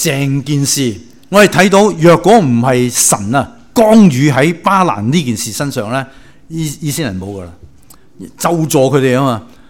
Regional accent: China; 我哋中国人咧有个传统嘅家庭咧

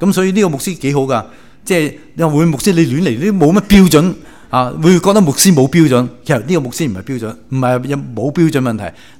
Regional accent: China; 我哋中国人咧有个传统嘅家庭咧

